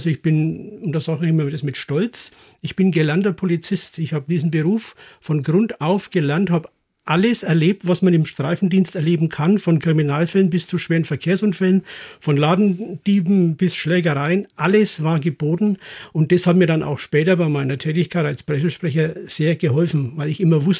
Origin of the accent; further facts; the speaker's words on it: Nuremberg, Bavaria, Germany; Ich bin in Nürnberg geboren, ich bin in Nürnberg aufgewachsen, zur Schule gegangen, bin dann bei der Bereitschaftspolizei in Nürnberg eingestellt worden